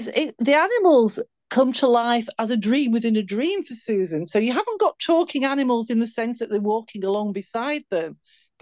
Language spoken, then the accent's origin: English; Halifax, Yorkshire and the Humber, United Kingdom; my hometown in Halifax. I come from Halifax in West Yorkshire. And we lived within a walking distance of a beautiful promenade, a Victorian promenade called Albert Promenade, which is a lovely view across the Calder Valley.